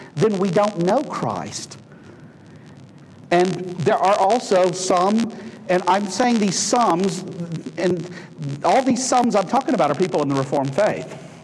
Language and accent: English; Southern United States, United States; I come from the South, where all kinds, everybody's walk the aisle and give the preacher their hand